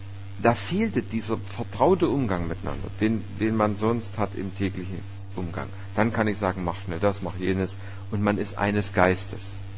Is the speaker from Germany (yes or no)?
yes; Saxony, Germany; Ich kenne das mal aus dem Ort, aus dem ich stamme, aus dem Erzgebirge.